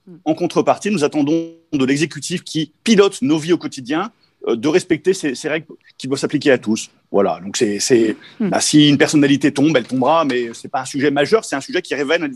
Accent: Paris, Île-de-France, France; en tant que Parisien, j'aurais envie de vous dire, prenez-la.

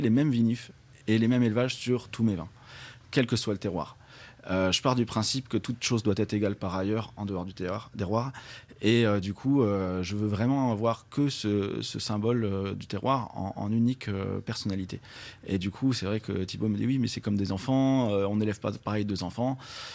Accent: Northeast France, France; je suis du Nord-Est

